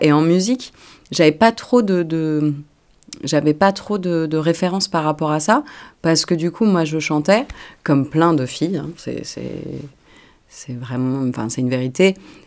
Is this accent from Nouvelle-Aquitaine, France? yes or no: yes; Nouvelle-Aquitaine, France; j'habite dans la région, je suis originaire de Charente, j'ai fait mes études et à Bordeaux et à Marseille, et maintenant j'habite à côté de Bordeaux.